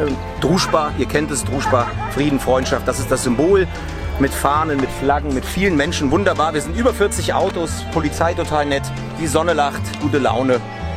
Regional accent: East Germany, Germany; was ich als Ostdeutscher ganz normal habe

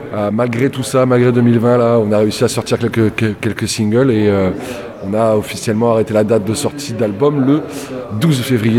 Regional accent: Toulouse, Occitanie, France; Moi, j'ai quand même je suis toulousain, mais j'ai quand même une bonne relation avec les Tarnais.

